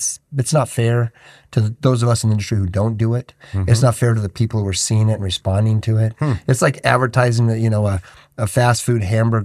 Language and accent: English; Nevada, United States; moved away; I came from Nevada. It was where I grew up at.